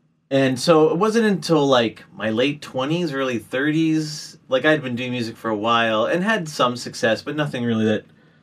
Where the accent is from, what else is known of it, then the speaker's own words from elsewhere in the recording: Guelph, Ontario, Canada; now in Toronto, Canada; played in lots of bands in my hometown of, Guelph, Ontario, Canada.